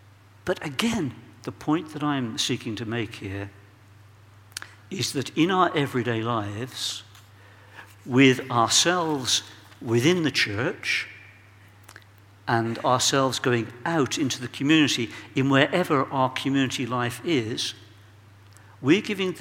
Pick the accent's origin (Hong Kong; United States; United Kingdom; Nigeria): United Kingdom; Birmingham, West Midlands; So I explained I came from Birmingham.